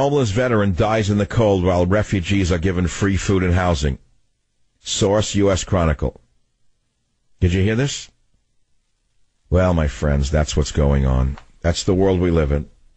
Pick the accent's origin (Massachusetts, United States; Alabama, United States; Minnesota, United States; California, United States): California, United States; San Francisco; And now in my hometown of San Francisco, the dirtiest, sickest city in America, Dee Dee on line 5.